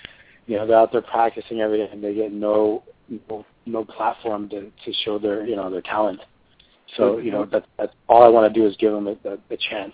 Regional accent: El Paso, Texas, United States; You know, I grew up in El Paso. I have a lot of friends that live out there and family.

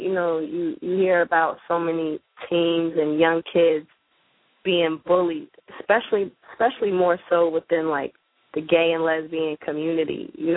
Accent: Georgia, United States; And, you know, I'm from Georgia, and that's where I live. I'm based out of Atlanta.

